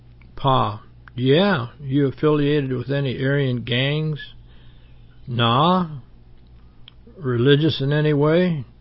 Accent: Ireland; All right, I'm from Ireland.

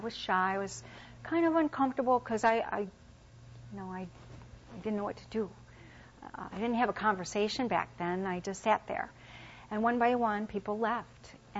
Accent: Dearborn, Michigan, United States; I came from Dearborn, Michigan.

